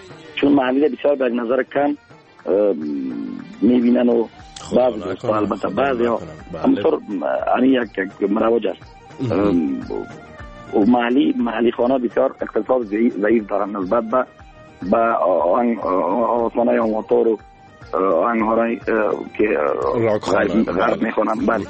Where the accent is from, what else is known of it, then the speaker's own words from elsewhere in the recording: Kabul, Afghanistan; از مالیت کابل هستم.